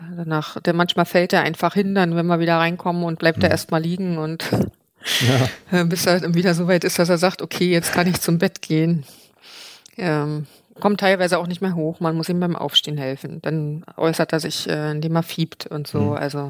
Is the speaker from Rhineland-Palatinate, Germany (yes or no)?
no; Berlin, Germany; Also als Berliner, die jetzt schon mehrfach den Mauerweg gelaufen ist